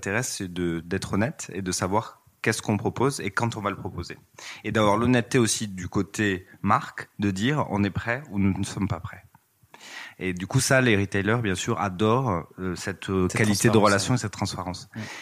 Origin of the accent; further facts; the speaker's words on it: Southwest France, France; je viens d'une famille d'entrepreneurs qui n'avait rien à voir avec la mode. J'ai des origines, je viens du sud-ouest de la France